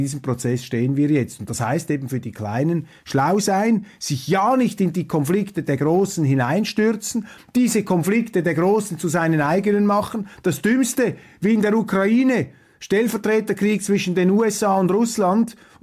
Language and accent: German; Switzerland; Ich finde es als Schweizer nicht gut, wenn überall einmarschiert wird.